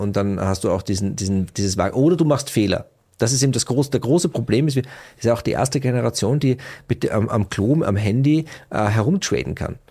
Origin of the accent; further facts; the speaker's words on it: Austria; also born or lived in Vienna; in der Kleinstadt, in der ich aufgewachsen bin, also ich bin zwar in Wien geboren, aber sozusagen in der Vorstadt aufgewachsen